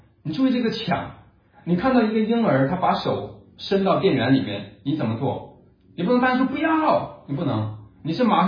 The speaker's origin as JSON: {"language": "Chinese", "country": "China", "said": "就网上讲的说我们中国人这个有一种叫做这个中国式的宽容。"}